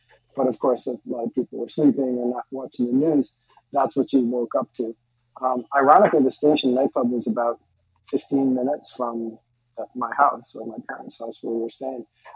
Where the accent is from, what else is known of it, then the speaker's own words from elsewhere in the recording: Rhode Island, United States; I came from the rock world and I'm from Rhode Island.